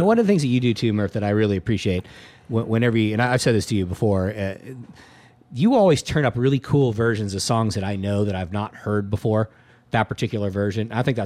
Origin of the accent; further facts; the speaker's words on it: California, United States; growing up in the Bay Area, I grew up listening